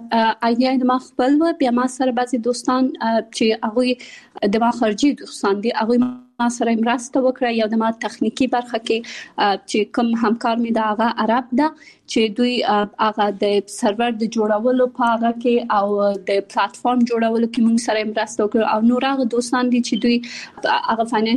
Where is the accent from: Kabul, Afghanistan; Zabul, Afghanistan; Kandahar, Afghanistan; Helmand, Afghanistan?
Kabul, Afghanistan; born there; also born or lived in Pakistan